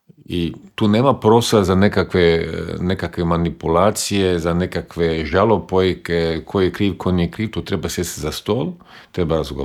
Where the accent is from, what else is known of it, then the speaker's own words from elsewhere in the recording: Croatia; koliko puta ste čuli i kod nas u Hrvatskoj